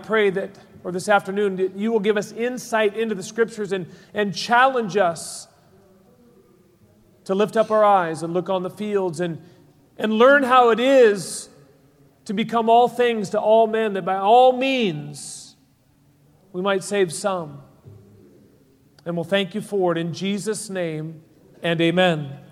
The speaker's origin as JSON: {"language": "English", "town": "Seattle", "region": "Washington", "country": "United States", "said": "I'm from Seattle, Washington. I'm 20 minutes north of Seattle is where our church is."}